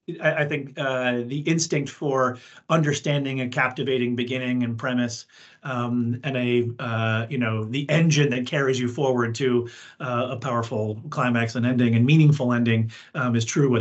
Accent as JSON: {"language": "English", "town": "Boston", "region": "Massachusetts", "country": "United States", "tie": "born or raised there", "said": "my mother worked the night shift as a nurse at Mass General Hospital when I was growing up in Boston."}